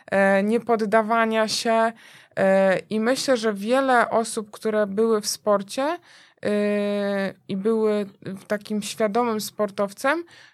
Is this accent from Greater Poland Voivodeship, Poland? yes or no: no; Bydgoszcz, Kuyavian-Pomeranian Voivodeship, Poland; Tak, w Bydgoszczy, tak, bo jestem z Bydgoszczy, spakowałam się i pojechałam do Trójmiasta, do Gdyni